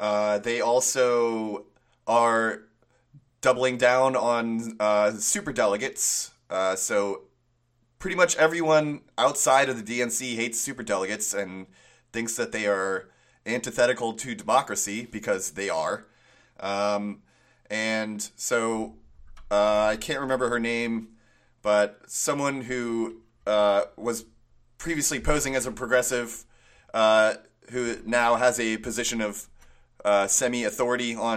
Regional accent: United States; many of which I don't even know because I'm American, so I'm going to use that as my excuse

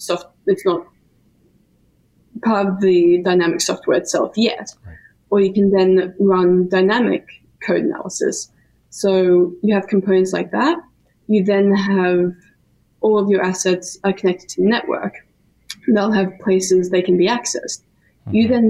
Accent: Melbourne, Victoria, Australia; growing up in Melbourne

